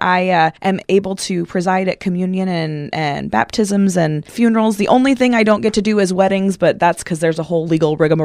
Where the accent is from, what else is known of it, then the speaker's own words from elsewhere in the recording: Sheffield, Yorkshire and the Humber, United Kingdom; Yeah, so I grew up in Sheffield, just down the road here, and always was very involved in my congregation there, Zion St. John.